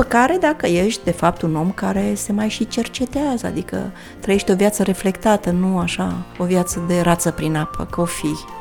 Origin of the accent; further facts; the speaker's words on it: Transylvania, Romania; eu la origine sunt moață și sunt extrem de radicală